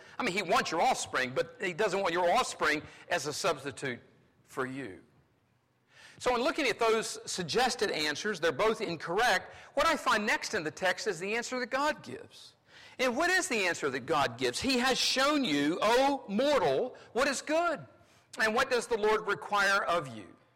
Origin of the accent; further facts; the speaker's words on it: North Carolina, United States; accent: Southern; I love living in the South. I grew up in North Carolina. I've lost my Southern accent because I married a Yankee.